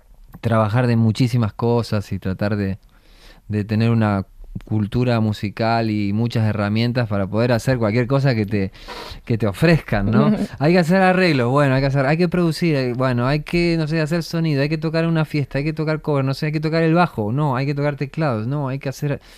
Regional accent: Argentina; accent: Argentine; now in Spain; si bien sigo manteniendo mi acento argentino, me siento muy, muy de acá.

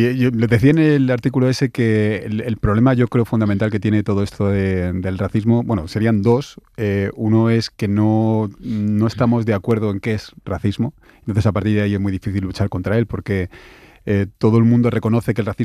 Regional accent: Torrejón de Ardoz, Community of Madrid, Spain; Yo soy de Torrejón y me había ido a Madrid.

